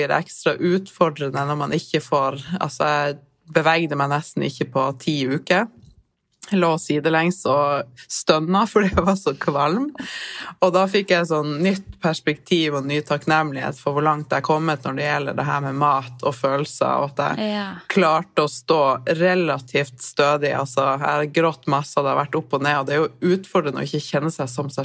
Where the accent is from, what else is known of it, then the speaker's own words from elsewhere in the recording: Tromsø, Troms, Norway; moved away; og opprinnelig fra Tromsø. Og har bodd veldig lenge borte fra Tromsø, så derfor dialekten min litt utvasket, men med en gang jeg møter en annen nordlending, så blir jeg veldig nordlending.